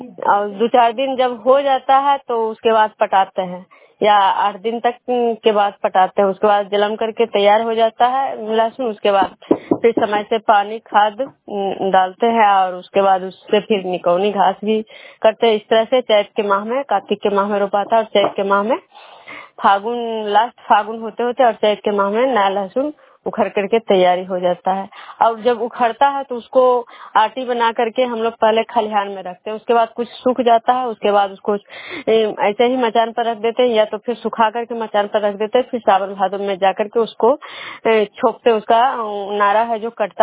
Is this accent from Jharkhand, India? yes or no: no; Vishnupur, Bihar, India; मैं विष्णुपुर ग्राम खुजरा पंचायत नालंदा जिला नगरनौसा प्रखंड के निवासी हूँ।